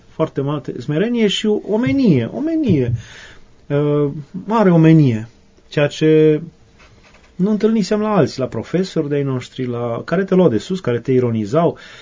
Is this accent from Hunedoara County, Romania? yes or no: yes; Hunedoara County, Romania; Mai ales eu veneam din Valea Jiului, țin minte cum au râs de mine profesorul la filozofie și zice, de unde ești? Din Valea Jiului, de la mineri.